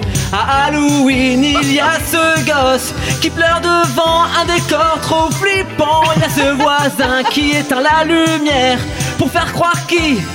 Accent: Italy; ah, regarde, moi, je suis italien, quoi

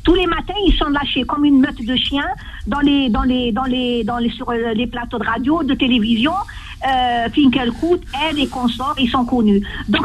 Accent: France; On est français.

